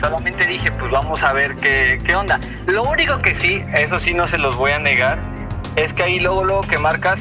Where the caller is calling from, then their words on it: Mexico City, Mexico; Aquí de la Ciudad de México, del Álvaro Obregón.